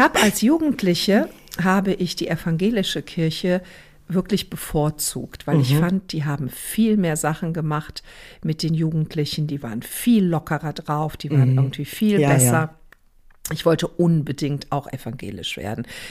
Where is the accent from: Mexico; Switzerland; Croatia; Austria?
Croatia; ich bin ja Kroatin, ich bin Katholikin, also ich bin katholisch